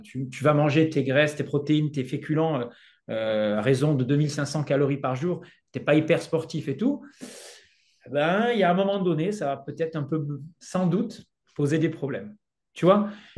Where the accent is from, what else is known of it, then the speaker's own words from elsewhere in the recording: Provence-Alpes-Côte d'Azur, France; l'été, moi je viens de la Provence